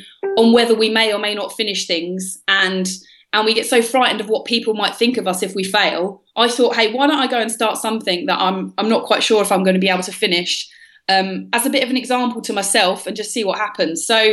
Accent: London, United Kingdom; I was raised in London in the UK, which is a bit of a strange place for an adventurer to be raised.

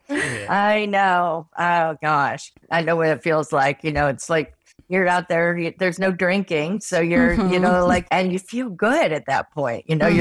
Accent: Midwest, United States; accent: Midwestern; All of a sudden, my Midwestern accent came out.

